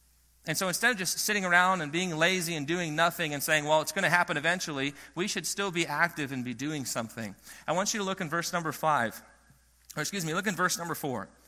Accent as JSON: {"language": "English", "region": "Michigan", "country": "United States", "tie": "born or raised there", "said": "I grew up in the North. I grew up in Michigan. Things are fast-paced, and I found Roanoke has a really good balance of all of that."}